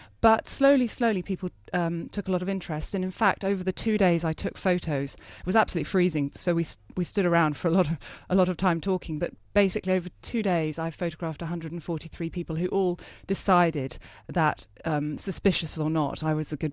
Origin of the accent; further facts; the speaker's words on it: United Kingdom; I'm a British artist.